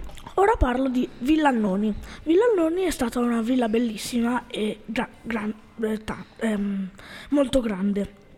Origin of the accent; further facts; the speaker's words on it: Briosco, Lombardy, Italy; Io sono di Briosco, quindi di Briosco.